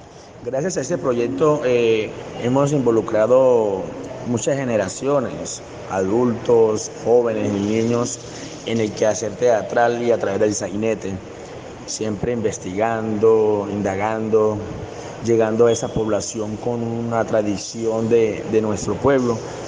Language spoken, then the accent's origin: Spanish; Caucasia, Antioquia, Colombia; soy del municipio de Caucasia, Antioquia, 29 años de edad, vivo en el casco urbano.